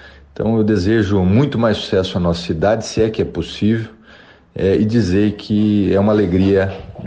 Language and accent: Portuguese; Cascavel, Paraná, Brazil; born there; Eu nasci em Cascavel, em 78, e é uma alegria ver a evolução da nossa cidade.